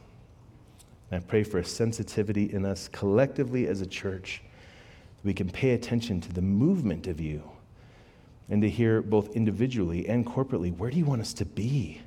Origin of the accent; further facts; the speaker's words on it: Broomfield, Colorado, United States; I grew up in Broomfield. This is home. I grew up okay financially.